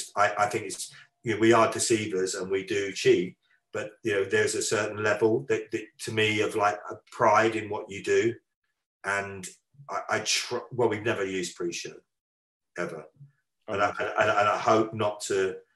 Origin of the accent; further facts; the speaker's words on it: United Kingdom; because we're British, we have a break on